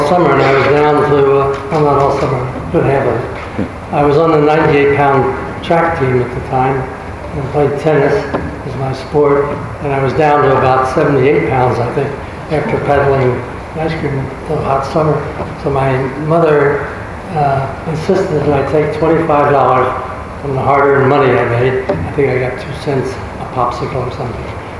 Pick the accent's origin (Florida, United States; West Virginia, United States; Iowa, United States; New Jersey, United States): New Jersey, United States; Trenton; No, I grew up in Trenton, New Jersey.